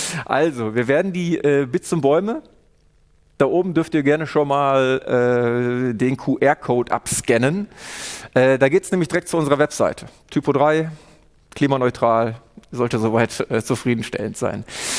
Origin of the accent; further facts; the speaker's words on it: Duisburg, North Rhine-Westphalia, Germany; Ich komme selber ursprünglich aus Duisburg.